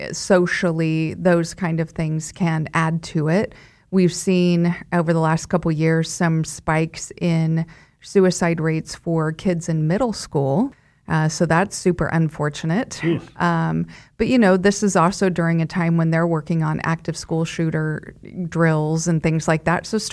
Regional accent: Wichita, Kansas, United States; I'm from here, from Wichita.

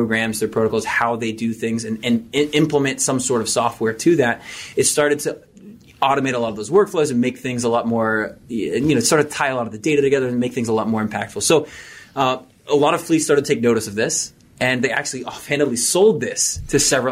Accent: Kentucky, United States; also born or lived in Savannah, Georgia; Like, I'm from Kentucky, then moved down to Savannah, Georgia. Good old boy. I just felt at home.

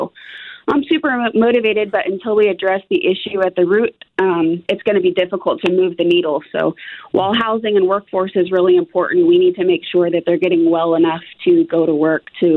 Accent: Wichita, Kansas, United States; Sure. I'm born and raised here in Wichita.

